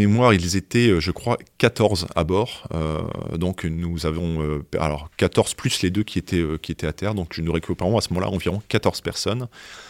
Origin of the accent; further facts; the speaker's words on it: France; on est français